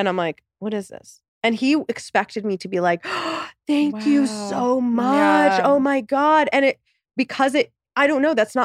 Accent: Egypt; moved away; We came here from Egypt with no money. And for me growing up, I always associated happiness and worth with money.

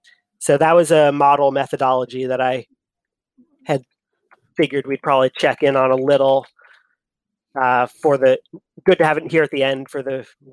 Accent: Eugene, Oregon, United States; Big college sports fan, born and raised in Eugene, Oregon. So huge Duck fan

